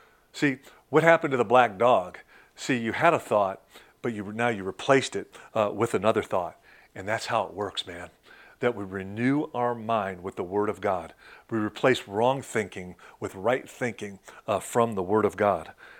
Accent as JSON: {"language": "English", "town": "Detroit", "region": "Michigan", "country": "United States", "tie": "born or raised there", "said": "At one point, my hometown of Detroit, between two towers, he had seven people on top of him."}